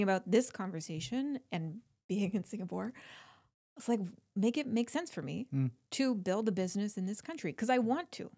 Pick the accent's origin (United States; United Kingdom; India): United Kingdom; accent: North American; I'm British with a North American accent.